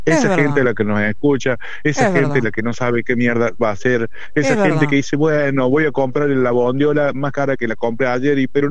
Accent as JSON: {"language": "Spanish", "country": "Argentina", "said": "qué fuertes somos los argentinos, ¿no?"}